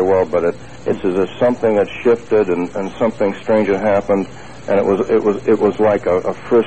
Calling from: Tucson, Arizona, United States; Tucson, Arizona.

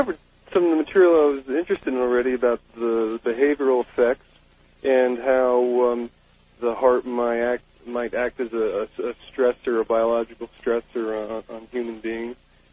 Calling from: Ashland, Oregon, United States; in Ashland, Oregon, Art.

